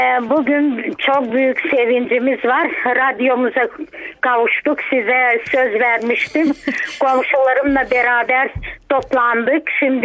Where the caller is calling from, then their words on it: Noşaryo, Silistra Province, Bulgaria; Ben Noşaryo'dan.